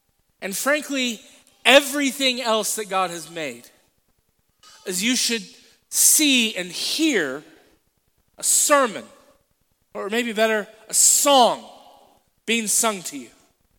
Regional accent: Texas, United States; now in Colorado, United States; I grew up in Texas and there was nothing but Whataburger and hot, just hot and Whataburger

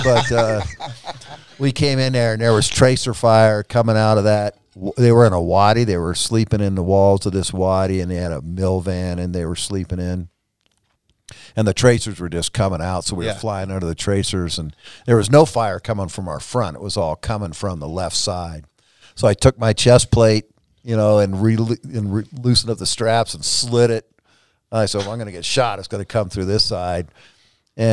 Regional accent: Lake Stevens, Washington, United States; now in Tampa, United States; I went to high school in Lake Stevens, Washington.

